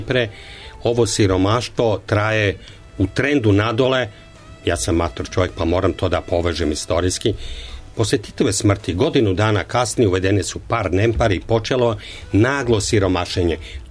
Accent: Belgrade, Serbia; born there; ja sam rođen u Beogradu

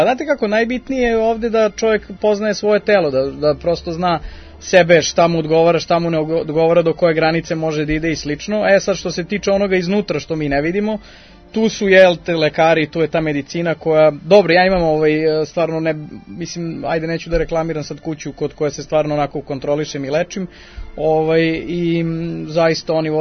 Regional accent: Belgrade, Serbia; rođen sam tu na Dorćilu, odrastao sam ceo život i dalje sam tu.

